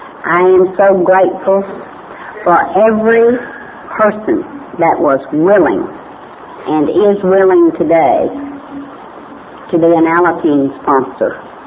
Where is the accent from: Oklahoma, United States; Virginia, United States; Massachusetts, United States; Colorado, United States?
Oklahoma, United States